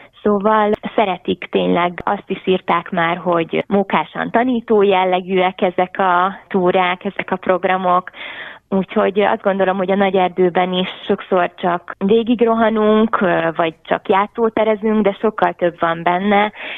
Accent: Nyíregyháza, Szabolcs-Szatmár-Bereg, Hungary; born there; Valójában Nyíregyházán születtünk, úgyhogy onnan már Debrecen csak egy ugrás

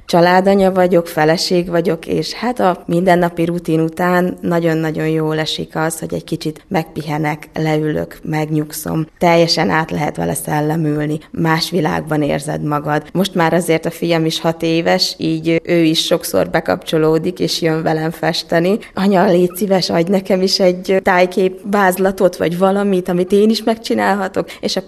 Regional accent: Géberjén, Szabolcs-Szatmár-Bereg, Hungary; now in Tunyogmatolcs, Hungary; én Géberjénben nőttem fel, így nagyon kedves számomra. Én mindig mondom, hogy igaz, Tunyogmatolcson élek, de én géberjéni vagyok.

